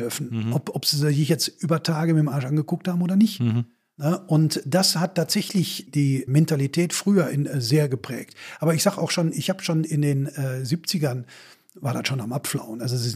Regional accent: Bochum, North Rhine-Westphalia, Germany; Also in Bochum, da wo ich groß geworden bin, ein bisschen nur 300 Meter weitergegangen

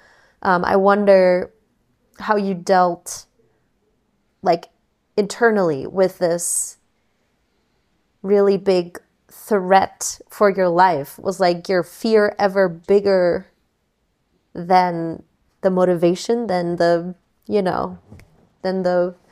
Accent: Germany; I grew up in Germany

